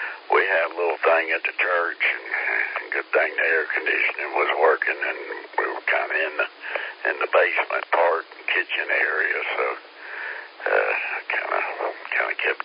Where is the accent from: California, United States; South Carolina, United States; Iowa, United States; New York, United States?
South Carolina, United States; Columbia; I've been in South Carolina all my life, and still, sometimes in the summertime, I grew up down around Columbia